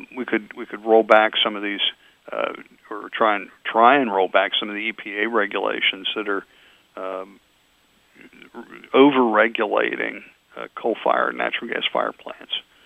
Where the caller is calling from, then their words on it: Virginia, United States; I'm calling you from Virginia today.